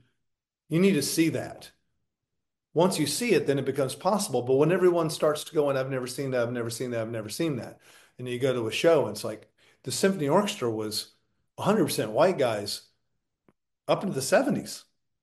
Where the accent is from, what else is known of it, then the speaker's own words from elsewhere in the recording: the South, United States; As a Southerner, remember when you'd see a movie and there's one stupid son of a bitch in the whole movie